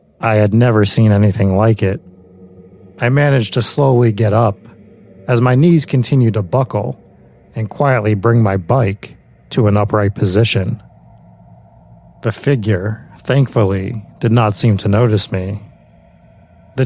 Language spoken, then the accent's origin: English; New Jersey, United States; Throughout most of my life, growing up in South Jersey, in the thick of the Pine Barrens, I have heard countless stories, tales, and sightings of the infamous Jersey Devil.